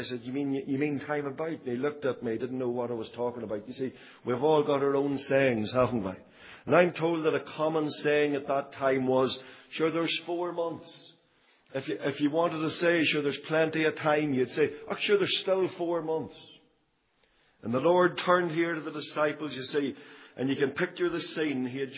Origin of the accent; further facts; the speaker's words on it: Northern Ireland, United Kingdom; I come from Fermanagh, and I've got my sayings there.